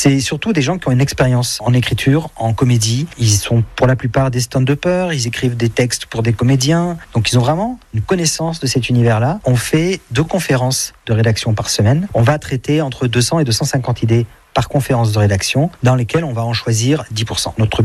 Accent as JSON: {"language": "French", "town": "Aunay-et-Lahari", "region": "Nouvelle-Aquitaine", "country": "France", "tie": "born or raised there", "also_born_or_lived": "Bordeaux / Bayonne", "said": "Oui, je suis né à Bordeaux, mais mes parents vivent dans les Landes depuis la fin des années 80. Donc j'ai vécu à Aunay-et-Lahari, puis à Morsens, et j'ai fait mes études de lycée à Bayonne, avant de finir mes études de cinéma, après à Bordeaux."}